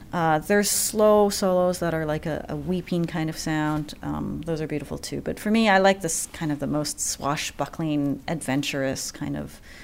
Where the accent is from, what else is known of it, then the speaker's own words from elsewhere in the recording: Philadelphia, Pennsylvania, United States; also born or lived in Boston; I feel like I grew up in Philadelphia, having lived here in 1985 till I was 16. And then I came back in 2005, and I had been 2 years in the Boston Symphony as assistant concertmaster there.